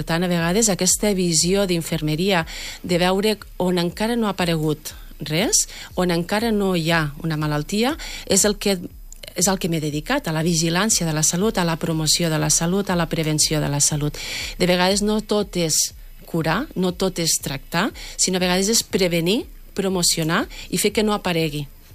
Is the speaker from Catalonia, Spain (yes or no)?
yes; Catalonia, Spain; Jo sóc d'un poble de Lleida, i és, era un poble, és un poble petit